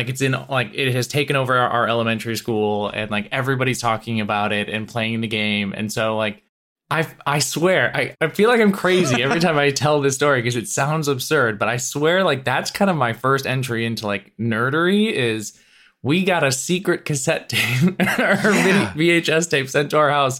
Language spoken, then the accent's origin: English; Illinois, United States; we did that little microcosm on our own growing up in the Chicago suburbs.